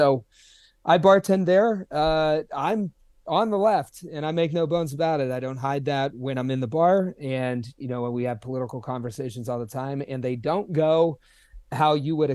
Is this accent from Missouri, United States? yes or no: no; Ohio, United States; I grew up in the Ohio Valley, where a lot of those folks are headquartered.